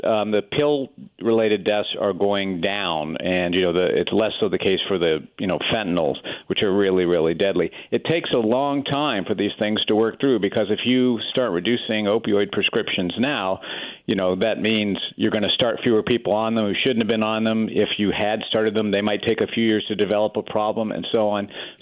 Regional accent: West Virginia, United States; I'm from West Virginia, by the way.

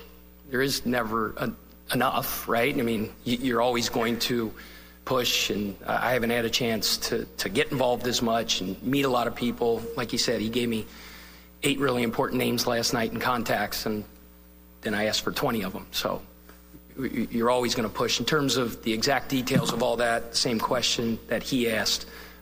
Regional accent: Cincinnati, Ohio, United States; Right, we're both from Cincinnati and worked under Coach Prosser.

